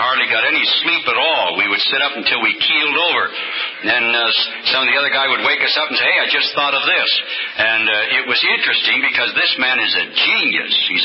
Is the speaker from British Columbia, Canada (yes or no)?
no; Nova Scotia, Canada; I was from Nova Scotia, where I grew up, in a free Pentecostal church.